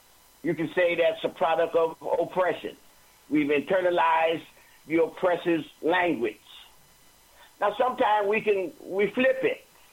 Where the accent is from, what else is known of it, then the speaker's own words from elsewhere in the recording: Oakland, California, United States; But when I grew up in West Oakland, in the Harlem of the West, nigga wasn't no bad word.